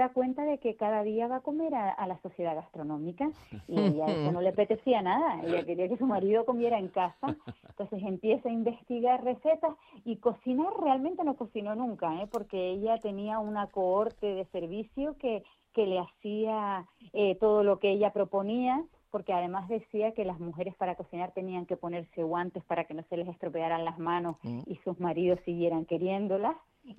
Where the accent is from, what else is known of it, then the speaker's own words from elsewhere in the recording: Las Palmas, Canary Islands, Spain; porque yo soy canaria, vivo en Las Palmas